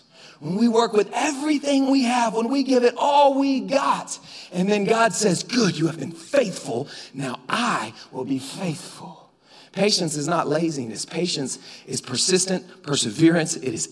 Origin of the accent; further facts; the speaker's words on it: the South, United States; I'm from the South.